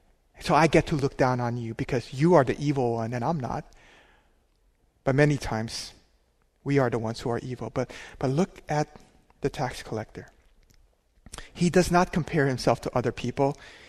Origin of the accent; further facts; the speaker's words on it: Philippines; Growing up in the Philippines, and I believe this is fairly common in many of the Asian countries